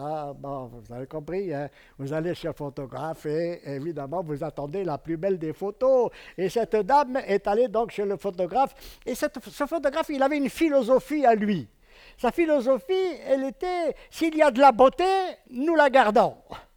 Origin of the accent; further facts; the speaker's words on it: Algeria; born there; Vous savez que je suis né en Algérie, de l'autre côté de la Méditerranée. C'était en Algérie, donc c'était à l'époque de l'Algérie française